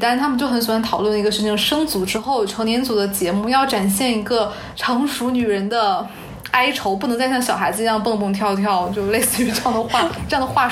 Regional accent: China; 作为中国人，可能我们真的去拿一个现在中国流行的歌曲去来做一个节目的话

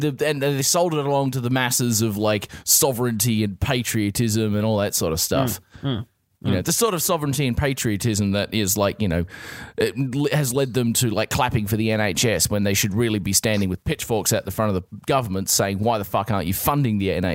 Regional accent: Australia; I'm just going to lay it down on the line as an Australian who hasn't lived in the UK at all.

